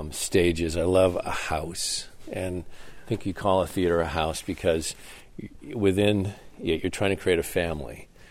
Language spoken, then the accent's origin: English; Traverse City, Michigan, United States; When I was growing up in Traverse City, this was all rafters and pigeons.